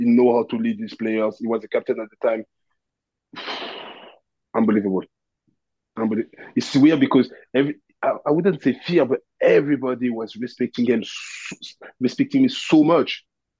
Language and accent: English; Côte d’Ivoire; I'm from Ivory Coast, so I tried to speak to him.